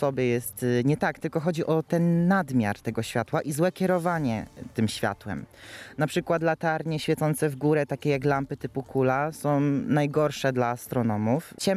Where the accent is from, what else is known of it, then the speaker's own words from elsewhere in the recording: Subcarpathian Voivodeship, Poland; Ja jestem z Bieszczad, więc ja ją widzę na co dzień